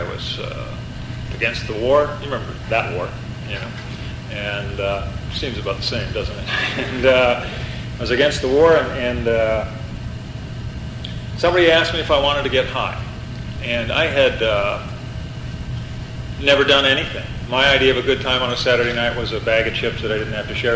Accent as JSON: {"language": "English", "country": "Canada", "tie": "born there", "said": "I was born in Canada. My father was a member of the Royal Canadian Air Force"}